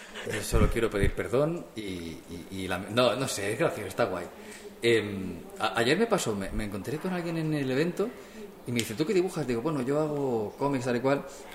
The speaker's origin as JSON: {"language": "Spanish", "town": "Martorell", "region": "Catalonia", "country": "Spain", "tie": "born or raised there", "said": "en Martorell, en la radio de Martorell, de mi pueblo."}